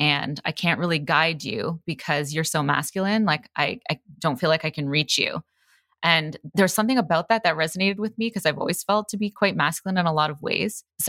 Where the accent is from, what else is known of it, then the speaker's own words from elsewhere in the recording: Toronto, Ontario, Canada; I'm from Toronto.